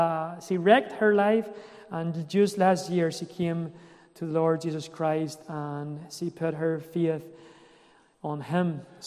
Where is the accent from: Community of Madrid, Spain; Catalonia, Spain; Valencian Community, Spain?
Valencian Community, Spain; Elche; also born or lived in Alicante; I was brought up in cities in Spain, Elche and Alicante.